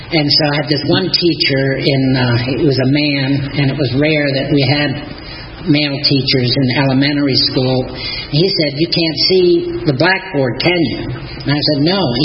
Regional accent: Stamford, Connecticut, United States; born there; I was born in Stamford, Connecticut. It's a little corporate headquarters now outside of New York City. But when I was born back in the 40s, it was just a little town, quiet.

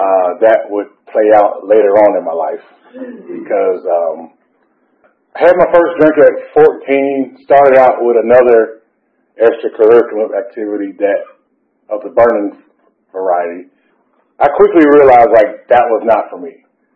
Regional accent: Atlanta, Georgia, United States; I'm from Atlanta, only child

